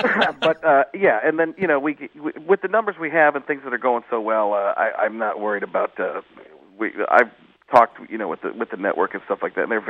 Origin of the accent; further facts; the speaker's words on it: Wisconsin, United States; I'm from Wisconsin, so I guess in that sense.